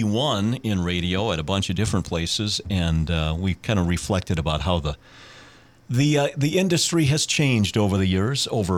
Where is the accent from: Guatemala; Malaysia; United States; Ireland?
United States; Sisseton, South Dakota; That's the Sisseton's my hometown.